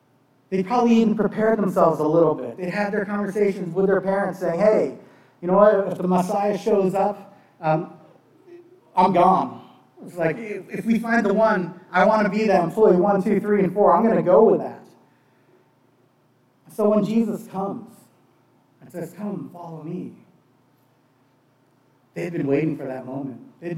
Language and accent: English; Pakistan; also born or lived in Bangladesh; I grew up on the mission field. I was a child of missionaries, and so I was born in Bangladesh, and a lot of my childhood was in Pakistan.